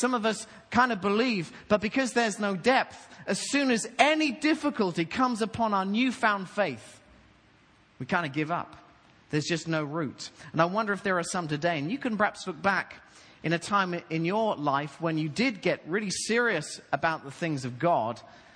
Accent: United Kingdom; now in Atlanta, United States; our garden in Atlanta, actually, everyone calls it a yard, but we still call it a garden because we're British.

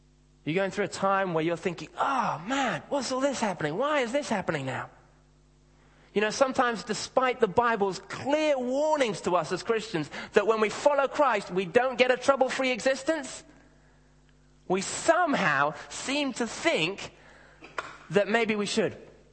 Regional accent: England, United Kingdom; We think we'd, as the English kind of be used to by now, having our hopes kind of raised and then dashed to pieces by our sporting teams.

